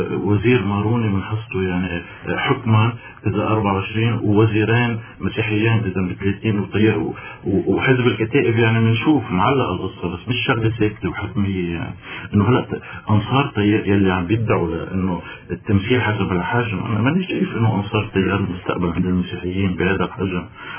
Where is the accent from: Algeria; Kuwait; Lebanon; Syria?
Lebanon; ولكن أنا برأيي فات الأمور من إيدنا نحن كلبنانيين.